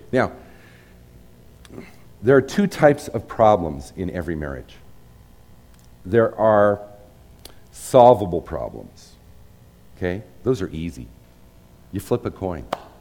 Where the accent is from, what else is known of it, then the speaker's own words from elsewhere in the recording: Spokane, Washington, United States; Now, I was raised in Spokane, Washington. It was kind of a blue-collar town.